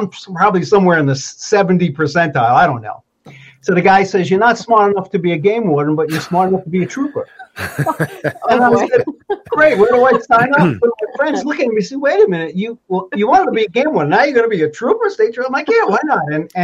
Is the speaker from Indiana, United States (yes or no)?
no; New York City, New York, United States; I grew up in New York City and learned to fish in the reservoirs, you know, in Westchester County